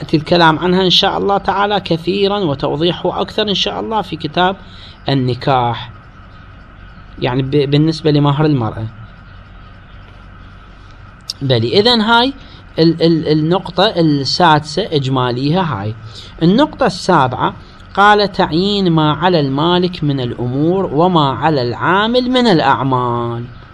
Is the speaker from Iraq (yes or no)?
yes; Iraq; إحنا مثلا عندنا بالعراق، هنفترض إحنا كل إحنا نعيش بالبصرة